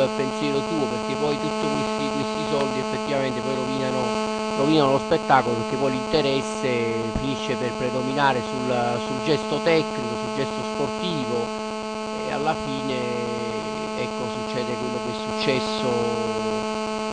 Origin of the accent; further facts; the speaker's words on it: Naples, Campania, Italy; Io sono tifoso della città di Napoli e di conseguenza anche della squadra. Per cui vinci o perde, io sostengo la mia terra